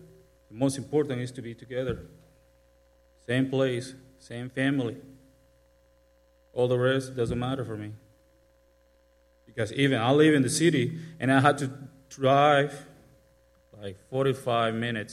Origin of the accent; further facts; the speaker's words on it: Tegucigalpa, Francisco Morazán, Honduras; English is a second language; for everybody. I'm coming from Honduras, Tegucigalpa, and I'm living in Tegucigalpa.